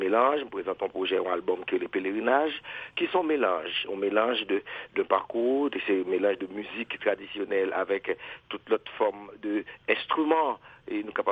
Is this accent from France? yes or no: no; Haiti; en tant qu'artiste, en tant qu'haïtien, c'est de pouvoir laver le visage d'Haïti